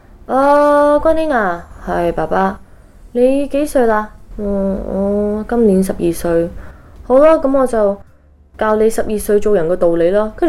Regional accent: New York, United States; also born or lived in Hong Kong; 其实我在纽约大的，咁我在香港出世，咁四岁就过咗 New York 啦。

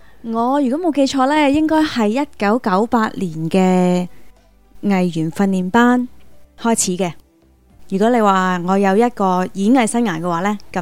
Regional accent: Hong Kong; 当时就都好幸运啦，好彩真系我喺香港成长啦。咁香港有9年免费嘅教育啦

